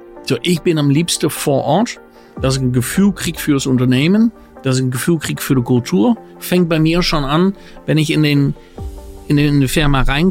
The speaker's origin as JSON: {"language": "German", "country": "Netherlands", "tie": "born or raised there", "also_born_or_lived": "London", "second_language": "German", "moved": "as an adult", "said": "Wie man hört, gebürtiger Holländer"}